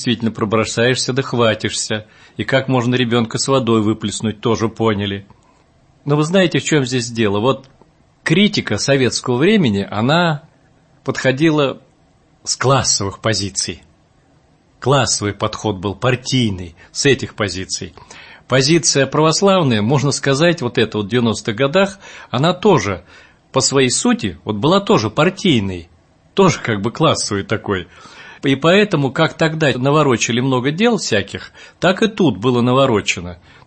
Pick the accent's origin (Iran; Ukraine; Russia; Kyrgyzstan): Russia; Buryatia; я из Бурятии родом, из Забайкалья.